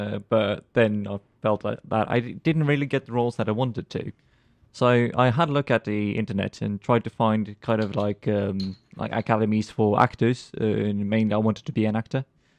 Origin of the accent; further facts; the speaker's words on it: Norway; also born or lived in London, United Kingdom; Norway, but I used to live in London.